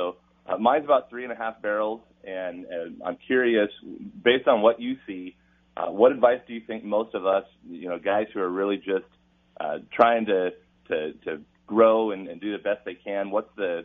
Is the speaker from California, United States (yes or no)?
no; Olympia, Washington, United States; I've got a small microbrewery in Washington State, in Longview, Washington, and I'm from Olympia, Washington.